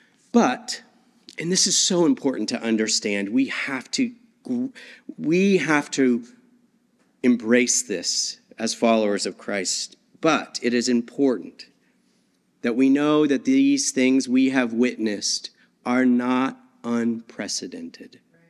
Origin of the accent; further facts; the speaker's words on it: United States; Who I am, not only as an American, but as a white man.